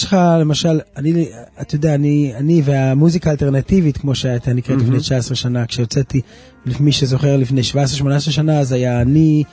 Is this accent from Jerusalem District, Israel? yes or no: yes; Jerusalem, Jerusalem District, Israel; בגיל חודש וחצי, הגענו לנחלאות בירושלים